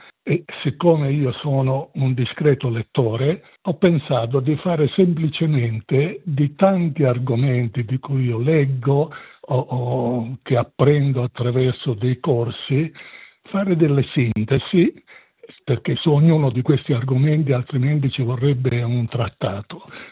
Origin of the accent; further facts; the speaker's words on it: Naples, Campania, Italy; accent: Neapolitan; now in Switzerland; come si sentirà dal mio accento, io sono un napoletano e anche se sono da 63 anni in Svizzera, il mio accento credo che resti e che tradisca la mia origine.